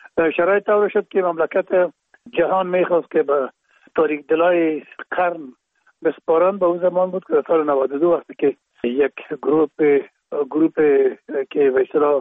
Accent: Kabul, Afghanistan; موجه در شهید کابل به دنیا آمده و موجه مکتب خواندیم

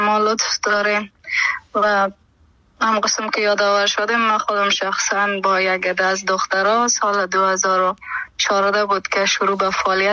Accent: Herat, Afghanistan; من از هرات باستان، خانه مامونجا بود، زندگی میکردم اهل هرات هستم.

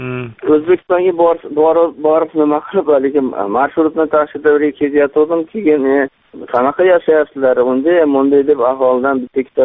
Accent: Russia; aka deydi, siz qayerdan kelgansiz, men Rossiyadanman.

